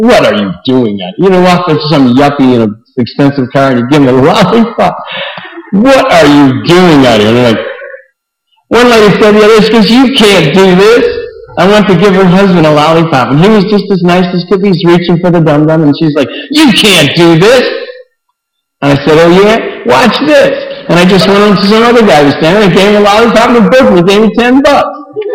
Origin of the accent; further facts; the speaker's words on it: Ireland; because I'm Irish and I'm a hockey player